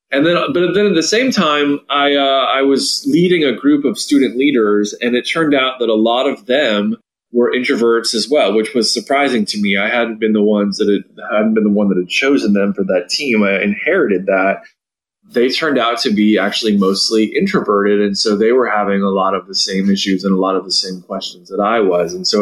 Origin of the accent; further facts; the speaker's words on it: Seattle, Washington, United States; I have an aunt and cousins that I grew up in Seattle, and we all grew up we're all in Seattle.